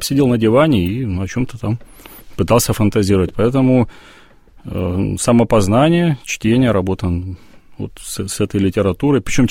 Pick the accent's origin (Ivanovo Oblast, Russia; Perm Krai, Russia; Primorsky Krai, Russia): Primorsky Krai, Russia; Nakhodka; born there; Я родился в Находке, в Приморском крае